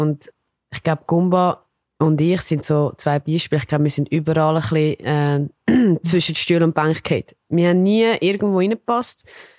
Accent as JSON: {"language": "German", "country": "France", "lives_now": "Switzerland", "said": "ich bin ja aus Frankreich gekommen"}